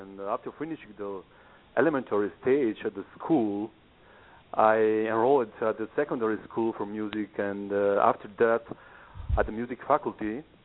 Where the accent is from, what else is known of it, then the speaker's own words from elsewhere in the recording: North Macedonia; I come from Macedonia, from Balkan, from Europe.